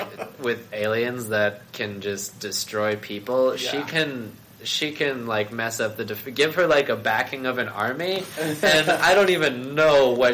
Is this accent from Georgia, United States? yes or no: yes; Atlanta, Georgia, United States; I'm from Atlanta originally